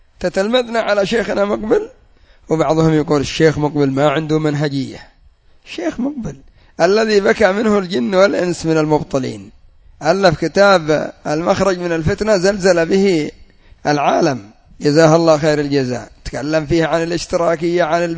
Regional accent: Yemen; بالذات عندنا في اليمن يموت قبل أن يجد البروفيسور هذا.

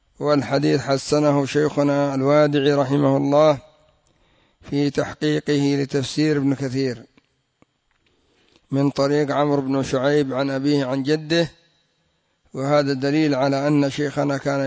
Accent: Yemen; كما يقولون عندنا في اليمن: فلان يرى نفسه

